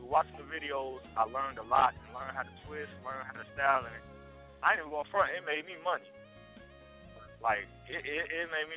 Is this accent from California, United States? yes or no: no; Raleigh, North Carolina, United States; I'm from Raleigh, North Carolina.